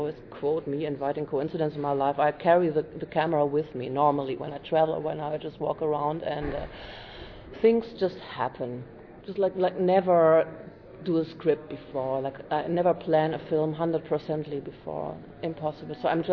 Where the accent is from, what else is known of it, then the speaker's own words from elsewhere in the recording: Berlin, Germany; English is a second language; I come from Berlin, Germany